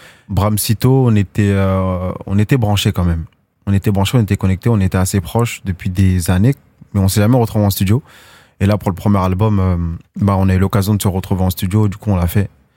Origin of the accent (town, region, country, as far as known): Melun, Île-de-France, France; born or raised there